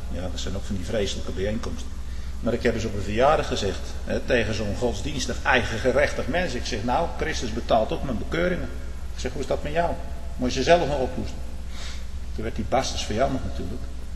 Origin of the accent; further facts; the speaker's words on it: Netherlands; accent: Dutch; Want hij hoorde aan mijn accent dat ik van Hollandse afkomst was.